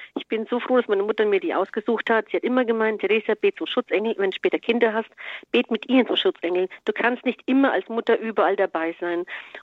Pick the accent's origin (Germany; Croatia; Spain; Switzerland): Croatia; ich bin Kroatin, wir haben als Kinder mit unserem kroatischen Priester ein Schutzengelgebet gelernt.